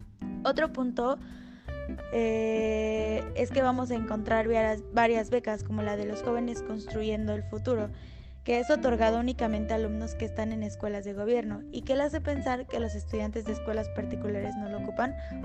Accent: Mexico; Todos, como mexicanos, hemos visto cómo con la pandemia de COVID-19 la gente se está muriendo fuera de los hospitales.

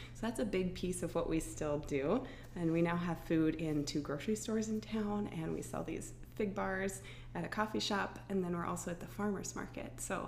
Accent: Portland, Oregon, United States; now in South Dakota, United States; I am from Portland, Oregon, originally, and I moved out here to South Dakota about 6 years ago.

